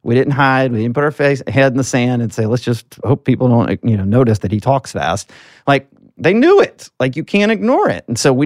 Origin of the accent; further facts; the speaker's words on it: Alabama, United States; I felt like, as a Southerner, I'm from Alabama